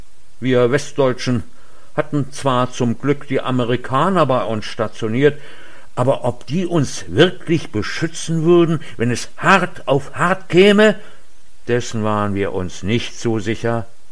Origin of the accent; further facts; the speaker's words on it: Rhineland, Germany; In meiner Kindheit im Rheinland der 50er und 60er Jahre hatten diese Worte für mich immer etwas Unheimliches, Bedrohliches.